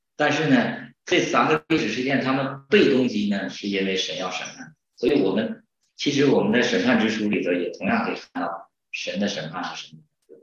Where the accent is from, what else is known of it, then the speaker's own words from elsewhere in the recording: Northeast China, China; 其实我们东北人应该知道这个蹲